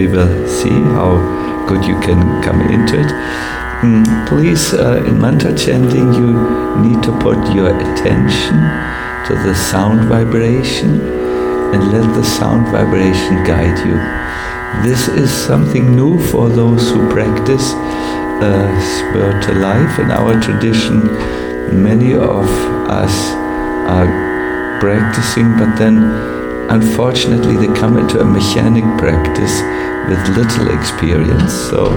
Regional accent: North Germany, Germany; accent: North German; I could speak Grüezi in such a way that no one would recognize my North German accent.

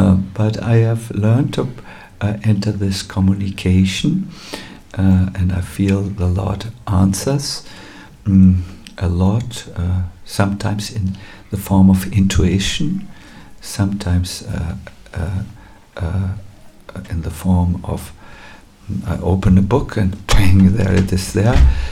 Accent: Northern Germany, Germany; I'm from North Germany. They don't pray. They're tough Vikings, you know.

